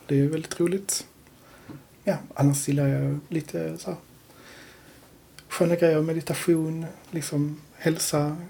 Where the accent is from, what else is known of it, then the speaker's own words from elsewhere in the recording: Torekov, Skåne, Sweden; now in Landskrona, Sweden; Torekov från början. Sen har jag flyttat runt en del och nu har jag hamnat i Landskrona.